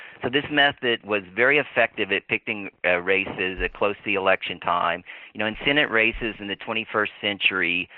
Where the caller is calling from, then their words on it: San Antonio, Texas, United States; Good afternoon, Sam. It's … from San Antonio.